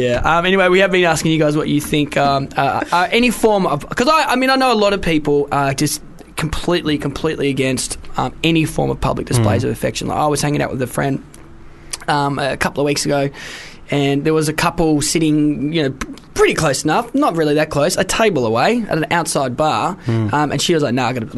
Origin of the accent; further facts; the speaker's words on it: Wales, United Kingdom; where I'm from Wales